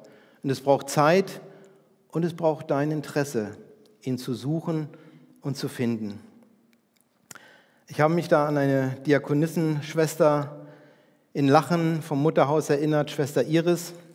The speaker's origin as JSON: {"language": "German", "town": "Bergen", "region": "Lower Saxony", "country": "Germany", "said": "Ich komme ja aus Bergen, 80 Kilometer nördlich von hier"}